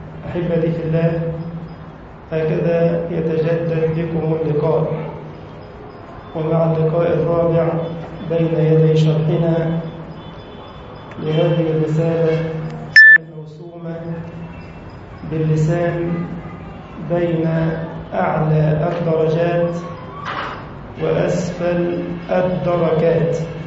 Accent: Egypt; واحفظ بلدنا مصر وسائر بلاد المسلمين

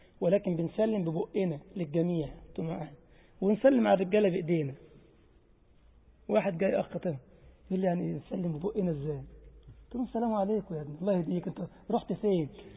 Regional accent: Egypt; زي الجماعة عندنا في مصر شغل المهندسين يجي يستلم على اللمبة

